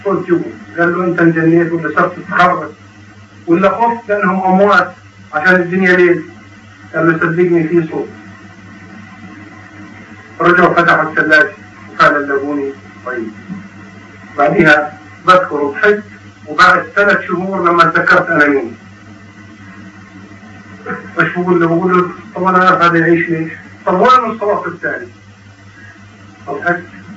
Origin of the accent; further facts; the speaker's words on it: Jordan; moved away; طبعا لما طلعت من الاردن 11 سنه اهلي ما يعرفوش عني انا وين